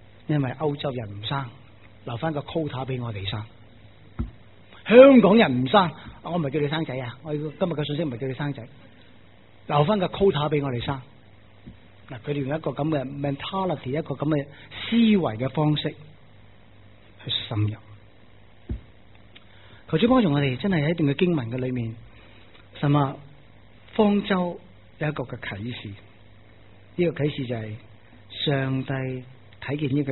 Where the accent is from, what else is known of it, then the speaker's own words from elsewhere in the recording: China; 俾我哋中国人最南嘅地方有个豆卵咁细嘅